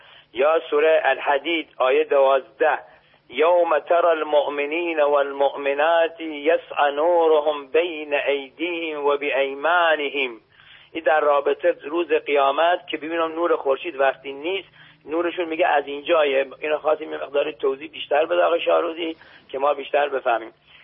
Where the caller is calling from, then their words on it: Genaveh, Bushehr, Iran; از گناوه، شهرستان استان بوشهر.